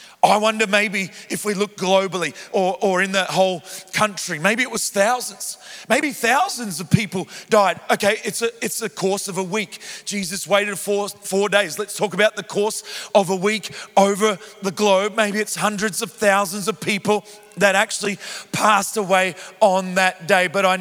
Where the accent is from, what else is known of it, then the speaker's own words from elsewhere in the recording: Melbourne, Victoria, Australia; also born or lived in Adelaide / Cairns; Some of you know, I'm from Melbourne. I'm from Planet Shakers Church. I wasn't always from Melbourne. I've had a life of basically moving around wherever my dad pastored a church, really. Born in Adelaide, lived there for a few years, moved to Cairns in Queensland.